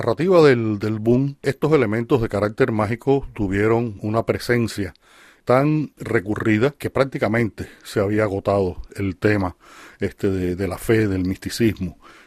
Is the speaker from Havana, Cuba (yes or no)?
yes; Havana, Cuba; Yo soy un novelista de La Habana y escribo sobre La Habana.